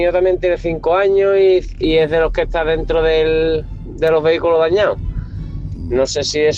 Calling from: San Fernando, Spain; de San Fernando.

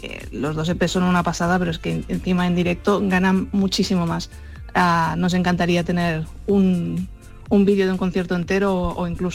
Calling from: Barcelona, Catalonia, Spain; de Barcelona.

